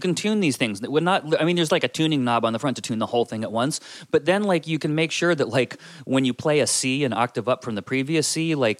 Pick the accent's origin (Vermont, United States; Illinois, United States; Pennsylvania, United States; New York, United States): Vermont, United States; accent: Vermont; there's a little teeny tiny bit of Vermont that creeps into my accent, and it's just the way it is.